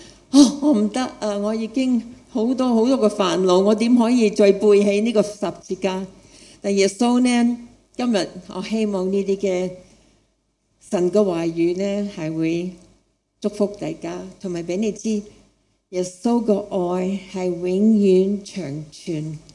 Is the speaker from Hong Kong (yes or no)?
no; United States; Cantonese is a second language; also born or lived in Thailand; 我是美国人，不过是泰国出世的，我是泰国出世，我不是泰国人，不过我是父母是宣教士在泰国。我是1950年出世，所以你现在知道我几多岁。